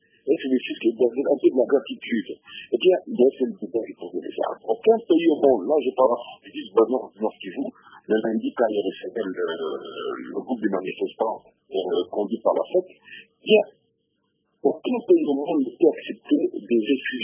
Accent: DR Congo; D'abord, en tant que Congolais, je déplore la mort de mes compatriotes, surtout des populations civiles armées innocentes.

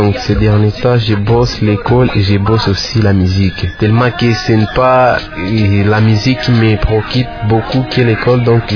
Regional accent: Goma, North Kivu, DR Congo; ici chez nous à Goma, Swahili ni langue ni iko utilisé sana

